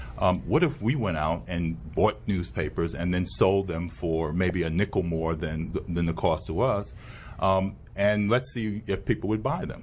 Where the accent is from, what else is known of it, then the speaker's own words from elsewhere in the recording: New York, United States; We grew up in the South Bronx in the projects